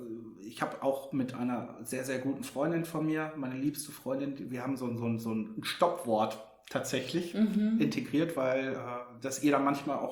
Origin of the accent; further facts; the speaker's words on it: Dortmund, North Rhine-Westphalia, Germany; born there; now in Hamburg, Germany; Ich bin Fußballfan in Dortmund geboren, man mag es mir verzeihen, aber das schwarz-gelbe Blut hängt auch hier in Hamburg noch